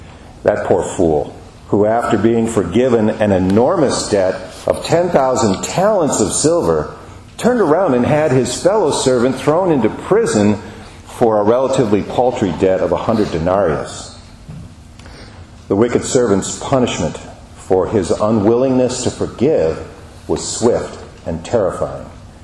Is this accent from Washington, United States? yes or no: yes; Seattle, Washington, United States; Dear friends in Christ, I'm from Seattle. The biggest summer attraction in Seattle is Seafair